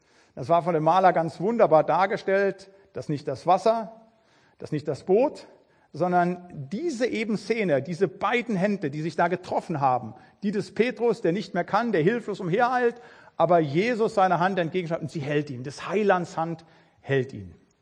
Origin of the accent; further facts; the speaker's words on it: Biedenkopf, Hesse, Germany; born there; ich bin ein halber Hesse. Also geboren bin ich in Biedenkopf, habe studiert in Marburg und habe mein Vikariat im Ebsdorfer Grund in der Kirchengemeinde in Rauschholzhausen gemacht.